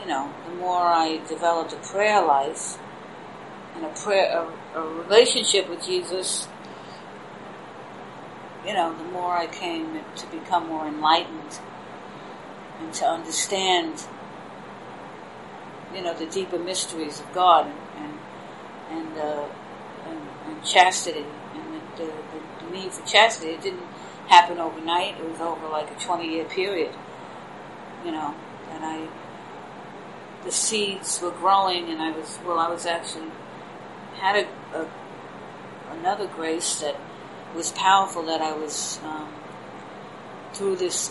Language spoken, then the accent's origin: English; Staten Island, New York, United States; I come from New York, from Staten Island, New York, and New York City.